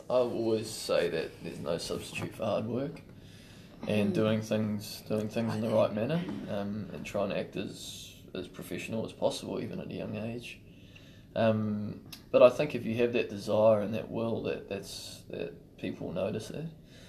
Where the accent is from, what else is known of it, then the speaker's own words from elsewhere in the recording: Auckland, New Zealand; I think growing up I was obviously from Auckland, and that's where I developed my cricket, you know.